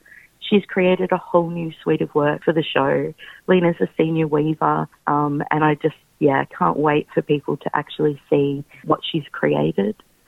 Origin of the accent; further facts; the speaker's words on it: Victoria, Australia; also born or lived in Alice Springs, Australia; My family are Maranyar from the Moyle River region of the Northern Territory, but I grew up in Victoria and Alice Springs, where most